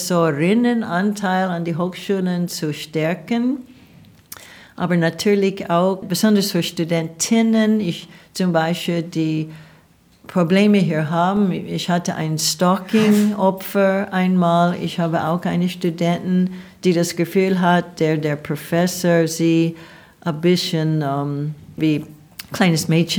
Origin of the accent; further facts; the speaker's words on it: Oregon, United States; German is a second language; now in Germany; ich bin Amerikanerin von Oregon.